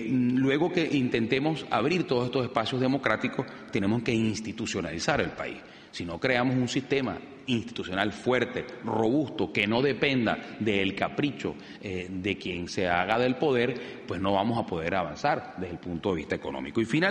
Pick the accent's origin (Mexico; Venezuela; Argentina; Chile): Venezuela; Yo no quiero ni una bala en mi país. Yo no quiero más muertos en mi país. Mi país es el país que tiene el mayor, una de las primeras o segunda tasa de mortalidad por violencia del planeta. Del planeta. Se mueren en las calles de Venezuela todos los días